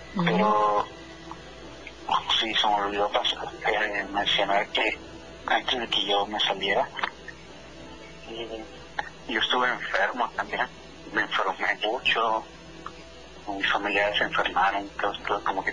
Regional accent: Córdoba, Veracruz, Mexico; now in Washington, United States; De Córdoba, Veracruz.

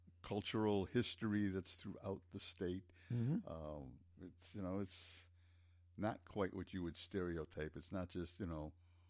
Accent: Midwest, United States; Oh, well, I can be dull at times, but I don't know if that's because I'm a Midwesterner.

